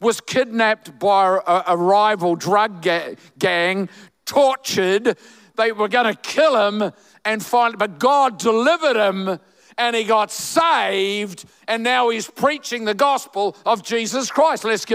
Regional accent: New Zealand; I'm a New Zealander, you see, so I can tell this joke.

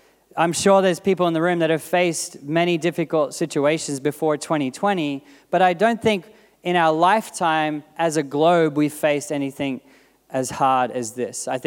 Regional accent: Avalon, New Jersey, United States; now in New York City, United States; The place that I grew up, Avalon, I come all the way from New York City and Avalon becomes the hotspot.

